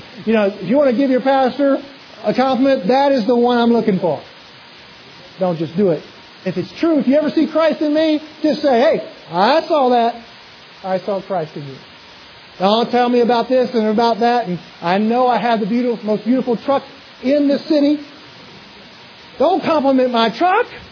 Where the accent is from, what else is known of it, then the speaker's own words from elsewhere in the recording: Louisiana, United States; And I'll do it very, very quickly as this Cajun knows how.